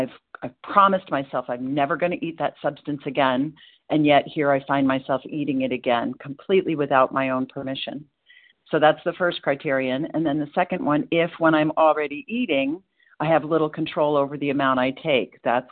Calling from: Portland, Maine, United States; I'm calling in from Portland, Maine, recovered compulsive overeater, and really grateful to be here today.

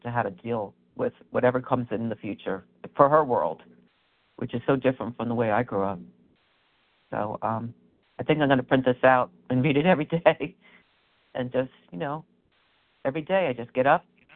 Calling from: New Jersey, United States; Oh, I'm calling from New Jersey.

